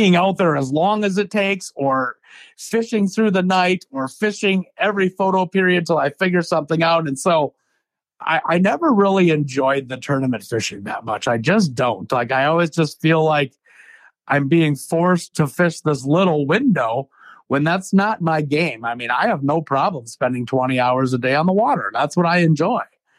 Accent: Wisconsin, United States; growing up in Wisconsin, as you know, I mean, the three line deal, not everybody has that opportunity.

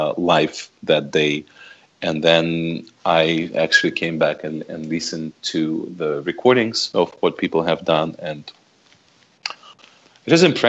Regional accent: Saint Petersburg, Russia; English is a second language; I grew up in St. Petersburg.

